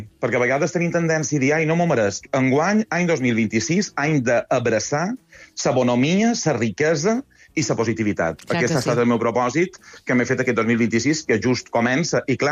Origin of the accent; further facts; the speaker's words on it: Balearic Islands, Spain; jo com a bon mallorquí, fins que arribes mes d'agost, no m'ha fet dins aigua